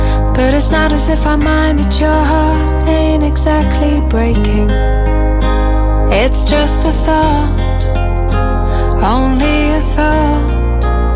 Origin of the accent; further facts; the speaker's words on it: Naples, Campania, Italy; Da napoletano ovviamente amo e adoro il mare, e Napoli è bagnata dal mare